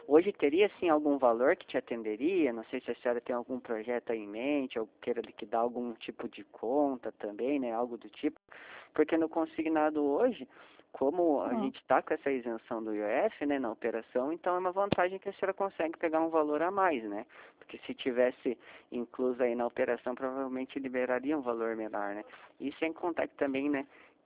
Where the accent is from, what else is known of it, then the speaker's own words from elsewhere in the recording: Curitiba, Paraná, Brazil; daqui, eu sou de Curitiba também.